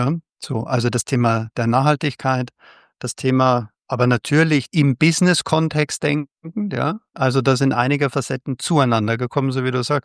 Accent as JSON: {"language": "German", "region": "Bavaria", "country": "Germany", "tie": "born or raised there", "said": "ich komme aus Bayern, bin in Bayern geboren"}